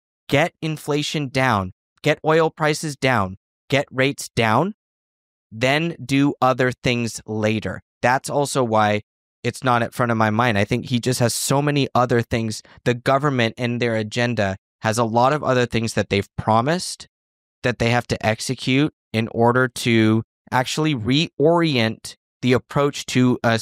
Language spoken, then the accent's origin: English; United States; And as an American, I see the validity in approaching those things before the Bitcoin thing